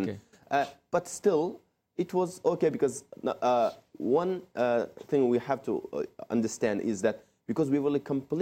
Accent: Kutbi, Xinjiang, China; born there; English is a second language; It's a small village, Kutbi, known as Kutbi. I was born there. Again, that's not my original city of my parents, actually. Okay. My parents being sent to a kind of exile during that time.

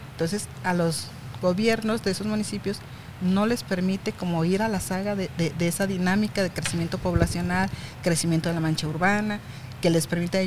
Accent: Ocotlán, Jalisco, Mexico; yo soy de Ocotlán originaria, donde es una ciudad que está bordeada de dos ríos, el río Sula, el río Santiago, y su proximidad con el lago Chapala, 5 minutos.

